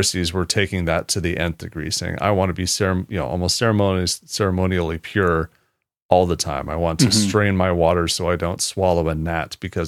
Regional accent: United States; And that is, again, something as an American, we should automatically be saying

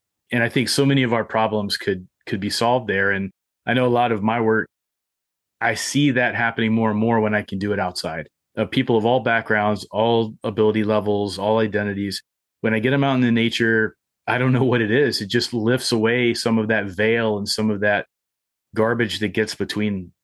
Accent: Kentucky, United States; being from that small Kentucky town, you know, I grew up on … I grew up not far from Clinch Mountains.

